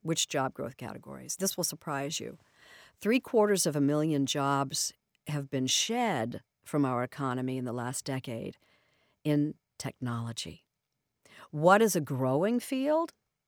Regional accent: Indianapolis, Indiana, United States; So Kurt's from my hometown, Indianapolis.

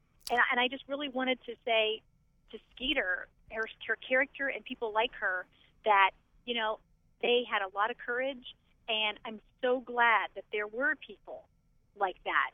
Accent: Ohio, United States; I was not raised in the South. I was raised here in Central Ohio, so I don't have that experience of either seeing or knowing about the domestics before this.

